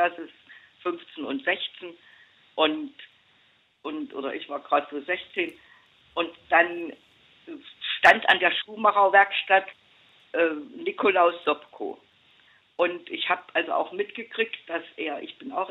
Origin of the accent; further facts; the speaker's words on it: Jena, Thuringia, Germany; Und komme aus Jena und alles Thüringen. Mütterlich, väterlicherseits, außer vielleicht mal ein Franzos dazwischen